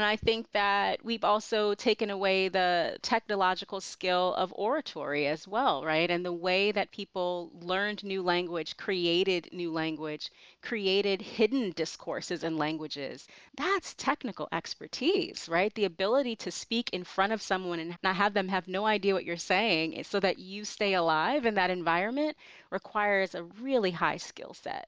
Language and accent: English; Chicago, Illinois, United States; I was back in my hometown of Chicago